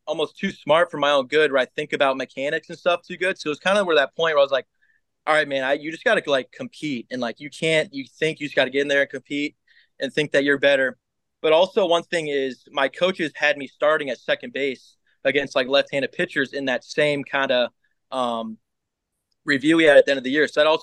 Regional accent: Lincoln, Nebraska, United States; Born and raised in Lincoln, and like I said, I went to Norris High School. I'm very proud of where I come from, man.

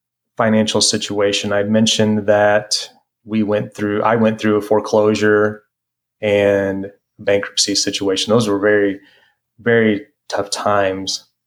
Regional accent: St. Louis, Missouri, United States; And we're both from St. Louis, but we hadn't met in the local group.

